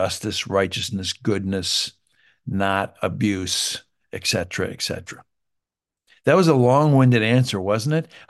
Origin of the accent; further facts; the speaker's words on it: Canada; I was a little boy in the 60s growing up in Canada.